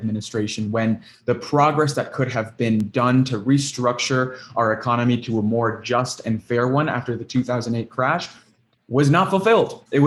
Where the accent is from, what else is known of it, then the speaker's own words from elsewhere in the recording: Miami, Florida, United States; I'm from Miami.